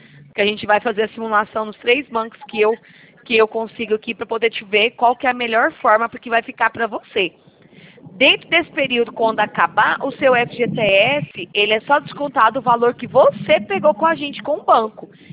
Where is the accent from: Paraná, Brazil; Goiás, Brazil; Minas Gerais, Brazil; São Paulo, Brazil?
Goiás, Brazil; Goiânia; eu sou de Goiânia